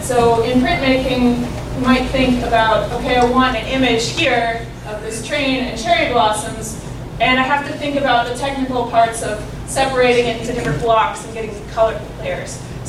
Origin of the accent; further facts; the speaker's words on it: Montana, United States; now in Tokyo, Japan; I am from Montana in the United States.